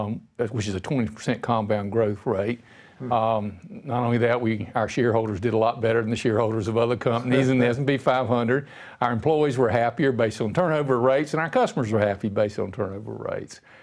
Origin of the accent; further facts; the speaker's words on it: North Carolina, United States; All right, I was raised in North Carolina. My family was, I'd call them lower middle class, kind of. I was the first one in my family to ever graduate from college.